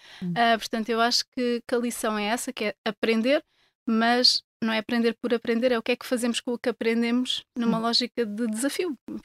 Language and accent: Portuguese; Fuzeta, Faro, Portugal; porque eu não sinto só o que sou da Fuzeta, sinto a Fuzeta no meu ADN